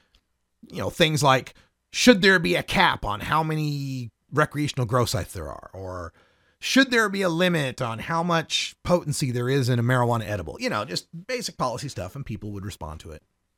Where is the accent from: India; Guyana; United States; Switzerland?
United States; Oregon; And today we're going to talk more about my home state of Oregon.